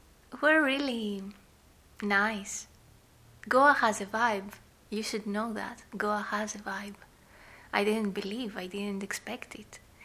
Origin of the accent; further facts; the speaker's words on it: Greece; I come from Greece, and I know the sea.